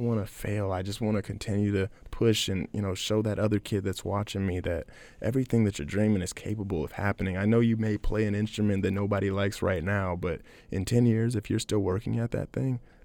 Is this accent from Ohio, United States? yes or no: yes; Akron, Ohio, United States; I can't be who I am today if I didn't learn from what my hometown taught me. And let me be the person to carry that torch and consistently still show this world what kids from Akron can do.